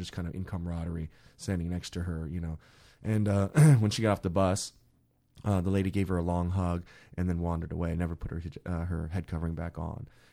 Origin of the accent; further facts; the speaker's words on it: Australia; as an Australian